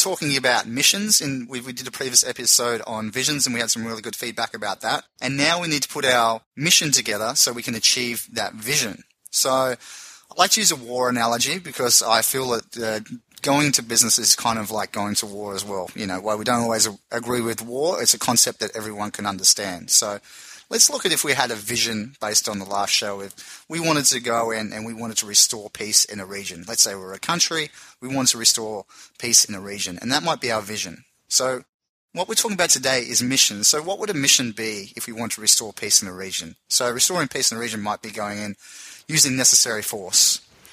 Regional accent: Tasmania, Australia; All the time from my hometown because I'm born in Tasmania.

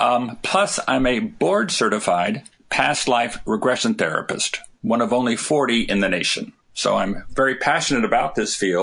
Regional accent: Washington, D.C., District of Columbia, United States; came back to Washington, D.C., my hometown, and began taking classes in hypnosis

